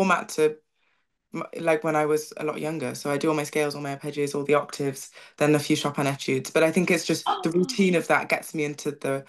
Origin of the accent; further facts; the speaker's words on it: Nottingham, East Midlands, United Kingdom; Oh my gosh, yeah. Nottingham is great.